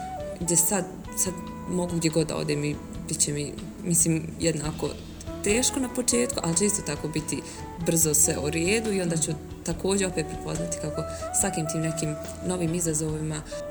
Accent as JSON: {"language": "Bosnian", "town": "Zenica", "region": "Federation of Bosnia and Herzegovina", "country": "Bosnia & Herzegovina", "lives_now": "Augsburg, Germany", "said": "dolazim iz Zenice, inženjerka sam robotike koja trenutno živi i radi u Augsburgu u Njemačkoj."}